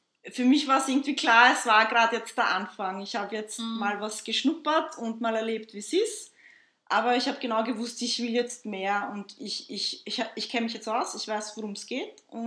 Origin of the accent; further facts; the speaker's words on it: Vienna, Austria; Ich bin geboren in Wien und aufgewachsen. Meine Eltern kommen ursprünglich aus Kroatien.